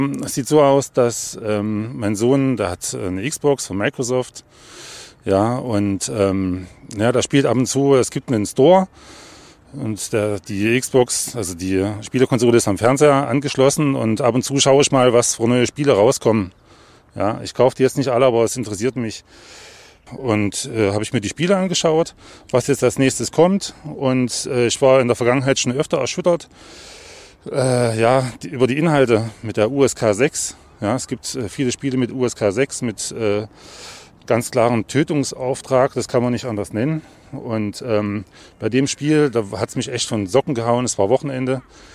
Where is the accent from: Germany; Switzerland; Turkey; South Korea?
Germany; East Germany; Also bei uns im Osten, zumindest mit dem Kabelfernsehen, kamen dann die Konsolen in die Wohnzimmer